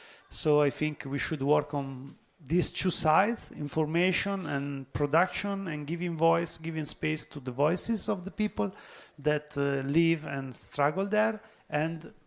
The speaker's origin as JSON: {"language": "English", "country": "Italy", "said": "from Italy."}